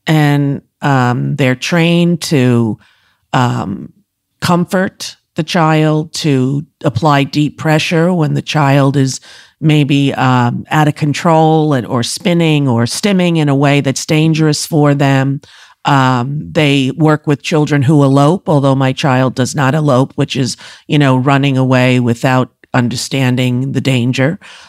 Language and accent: English; Commack, New York, United States; I'm from Comac, exit 52.